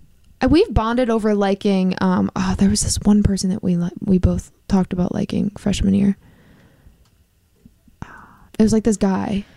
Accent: East Greenbush, New York, United States; I'm from upstate New York, Albany, outside of Albany.

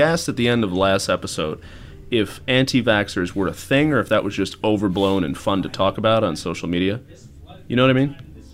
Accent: United States; Because I'm American?

